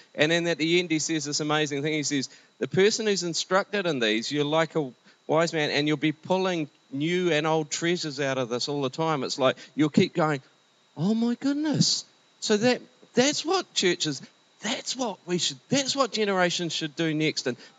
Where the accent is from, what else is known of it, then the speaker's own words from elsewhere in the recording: Taranaki, New Zealand; also born or lived in Philippines; now in Christchurch, New Zealand; Christine and I are in Christchurch. We're originally both from Taranaki, and we're involved in youth work there.